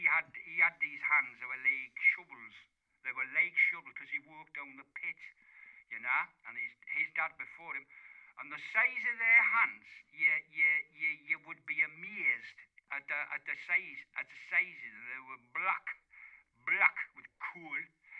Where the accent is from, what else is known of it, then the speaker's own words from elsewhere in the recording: Gateshead, North East England, United Kingdom; I'm from Gateshead. On the other side of the town.